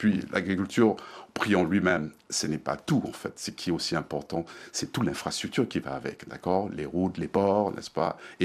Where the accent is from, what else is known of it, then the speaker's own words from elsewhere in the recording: Cameroon; Je suis camerounais, j'ai une maison, j'ai des activités économiques aussi au Cameroun, notamment dans l'agriculture.